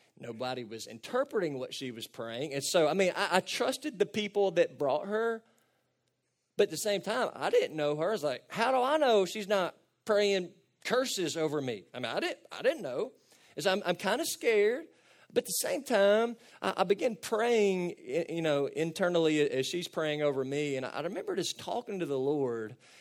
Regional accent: Cadiz, Kentucky, United States; I'm from Cadiz, Kentucky, and grew up in East Cadiz Baptist Church, where we ate a lot of potlucks and we sang a lot of hymns

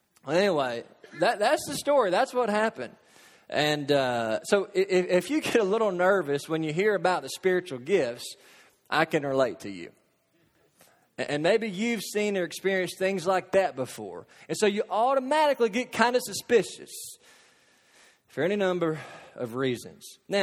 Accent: Kentucky, United States; All I know is the church I grew up back home in Katy's, Kentucky, they didn't talk like that.

